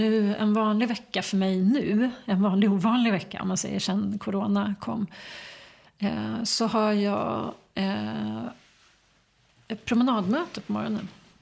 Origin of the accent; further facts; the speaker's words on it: Enebyberg, Stockholm County, Sweden; also born or lived in United States; Ja, jag växte upp strax norr om Stockholm, i Enbyberg.